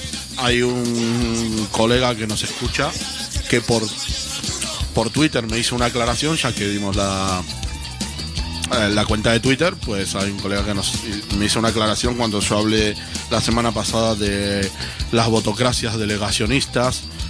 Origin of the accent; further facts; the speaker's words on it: Argentina; Yo personalmente, que soy de Argentina